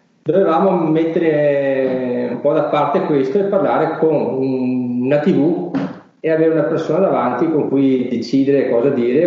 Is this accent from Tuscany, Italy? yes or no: no; Veneto, Italy; le aziende, siamo veneti, pedemontani.